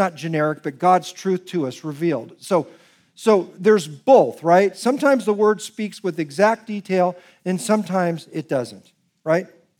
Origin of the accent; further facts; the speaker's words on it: Palo Alto, California, United States; born there; I was born in Palo Alto, California, August 16th, 1959, at approximately 8 p.m. in the evening